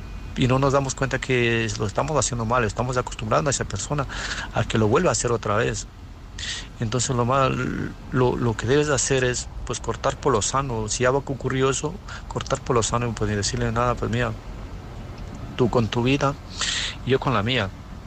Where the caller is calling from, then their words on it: Murcia, Region of Murcia, Spain; soy de Murcia.